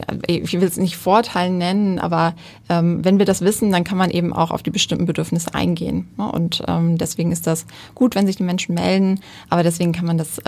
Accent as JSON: {"language": "German", "town": "Wuppertal", "region": "North Rhine-Westphalia", "country": "Germany", "said": "Ich komme aus Wuppertal"}